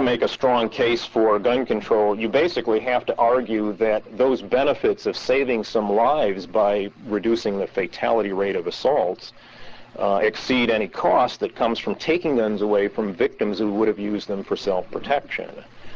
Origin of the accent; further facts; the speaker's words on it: Tallahassee, Florida, United States; I'm from Tallahassee, as a matter of fact, which is the center of the political universe right now.